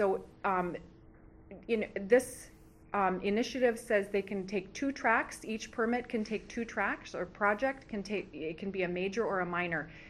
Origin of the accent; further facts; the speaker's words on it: Bethel, Alaska, United States; I'm from Bethel. I'm a member of the Utsararmiut Native Council.